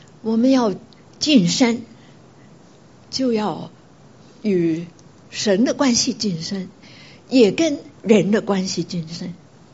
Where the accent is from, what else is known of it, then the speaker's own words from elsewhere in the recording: Guangzhou, Guangdong, China; 我们广州人说鬼佬、洋鬼子，就是他们是鬼啊。